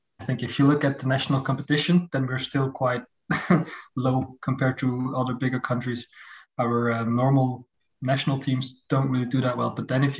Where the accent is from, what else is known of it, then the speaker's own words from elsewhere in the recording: Waregem, Flanders, Belgium; I'm from the Dutch part in Belgium, from Waregem, which is quite close to France.